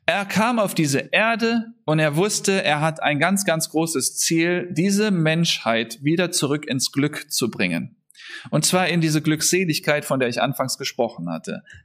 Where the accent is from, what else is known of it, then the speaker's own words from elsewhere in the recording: Euskirchen, North Rhine-Westphalia, Germany; ich komme aus Euskirchen